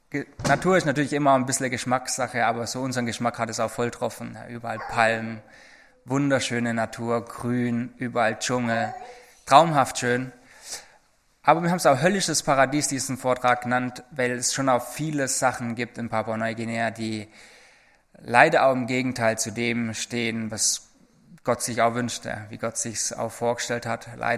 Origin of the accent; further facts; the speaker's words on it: Bühlenhausen, Baden-Württemberg, Germany; Ich komme aus Bühlenhausen